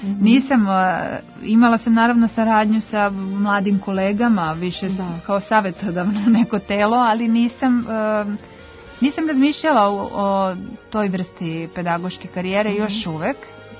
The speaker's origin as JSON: {"language": "Serbian", "town": "Valjevo", "region": "Kolubara District", "country": "Serbia", "said": "imaju čak recimo na violončelu u Valjevu, odakle sam ja, imaju po dve klase pune"}